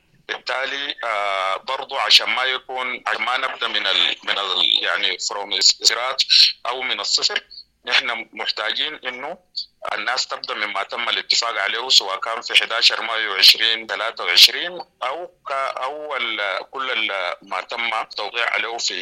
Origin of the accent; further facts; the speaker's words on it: Sudan; نحن سودانيين